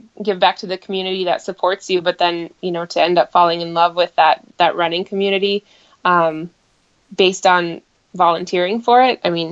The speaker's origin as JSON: {"language": "English", "town": "Duluth", "region": "Minnesota", "country": "United States", "tie": "born or raised there", "said": "I volunteered at the finish line of my hometown marathon, handing out medals to all of the finishers as they crossed the finish line, Grandma's Marathon in Duluth, Minnesota."}